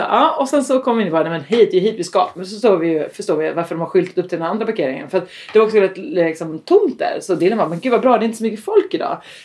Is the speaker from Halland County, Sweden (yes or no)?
yes; Halland County, Sweden; Jag är ju från Halland.